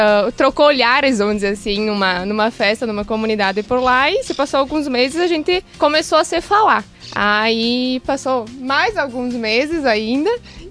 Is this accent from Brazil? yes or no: yes; Santo Antônio do Palma, Rio Grande do Sul, Brazil; moved away as an adult; also born or lived in Marau; lá no Palma, de onde que eu sou, né, de Santo Antônio do Palma. E depois eu me mudei para Marau